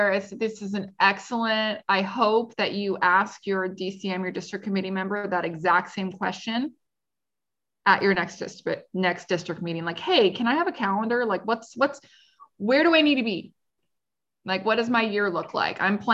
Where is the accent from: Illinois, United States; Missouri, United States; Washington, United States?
Washington, United States; but I'm from Washington. So you expect me to be a tree hugger.